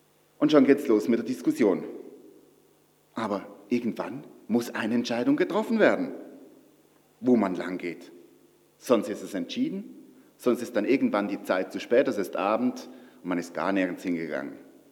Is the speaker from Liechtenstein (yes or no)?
no; Switzerland; now in Germany; Ich bin ja Schweizer, von daher habe ich kein Wahlrecht hier in Deutschland.